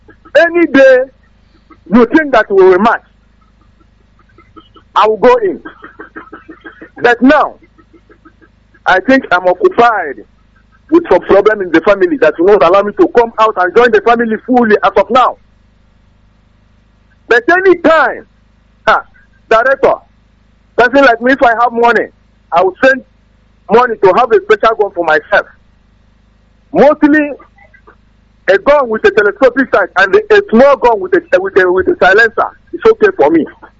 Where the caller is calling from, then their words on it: Aba, Abia, Nigeria; I'm calling from Degema, Aba.